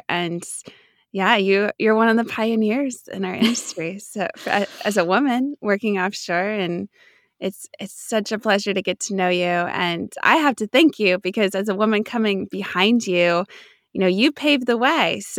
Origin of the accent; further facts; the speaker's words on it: Seattle, Washington, United States; now in Houston, United States; I'm from Seattle, so seeing family suffer in that heat, that was a challenge because there's no, like most homes in the Northwest don't have AC units, which is a foreign concept down here in Houston.